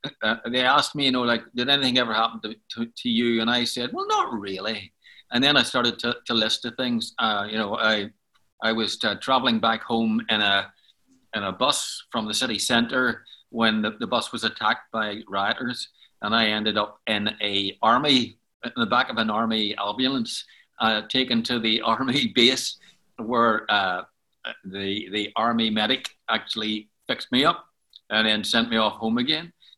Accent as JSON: {"language": "English", "town": "Belfast", "region": "Northern Ireland", "country": "United Kingdom", "tie": "born or raised there", "said": "I was born in Belfast, and in fact, I was born in Donegal Pass in Belfast, which is on the south side, very working class sort of a area, and my parents were sort of working class. They moved over to the East Belfast."}